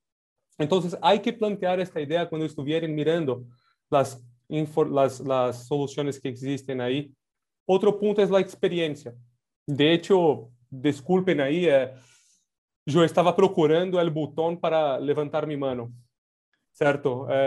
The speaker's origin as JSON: {"language": "Spanish", "country": "Brazil", "second_language": "Spanish", "said": "Aquí soy brasileño, estoy en Brasil."}